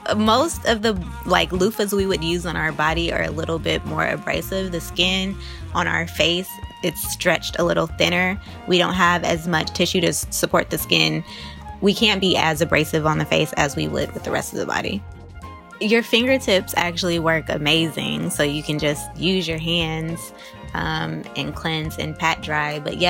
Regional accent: East Palo Alto, California, United States; when I was growing up in East Palo Alto, my people wasn't just Black people. It's also Latino and Polynesian people.

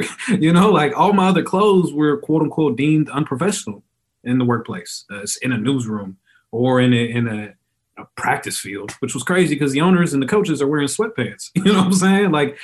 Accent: Texas, United States; Because, you know, growing up in Texas, they come to your high schools with the Hummers.

